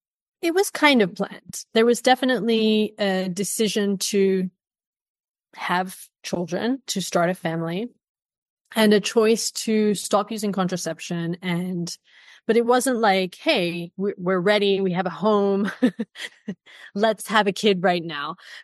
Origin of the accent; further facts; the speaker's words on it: Singapore; also born or lived in Paris, France / south of France / London, United Kingdom / Australia; Yeah. I was born in Paris and I grew up in Singapore. I finished my high school in the south of France. And then I have lived in Australia. I've traveled a lot in Asia. I have lived in London, probably the longest. I was in London for about 9 years.